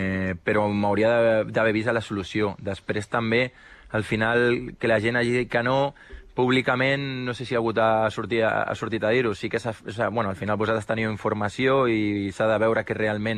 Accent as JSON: {"language": "Catalan", "town": "Barcelona", "region": "Catalonia", "country": "Spain", "tie": "born or raised there", "said": "jo sóc del Barça, vaig néixer al costat del Camp Nou, he estat allà 3 anys i és una il·lusió per qualsevol entrenador i més per algú que ha crescut allà i que és d'allà."}